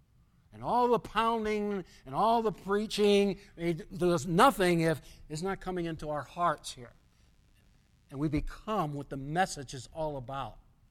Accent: Cleveland, Ohio, United States; I grew up in Italian, pretty close to the Italian neighborhood.

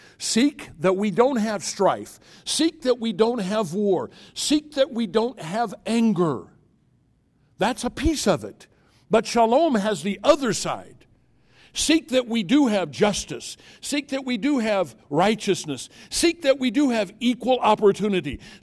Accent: United States; I'm an American, but this world is not my home.

